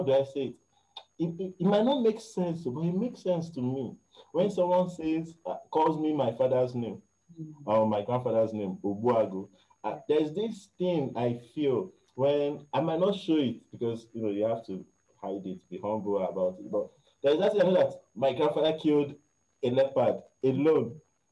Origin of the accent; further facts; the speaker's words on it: Nigeria; first language Igbo; English is a second language; Because me, I'm an Igbo man that I love to use my own accent.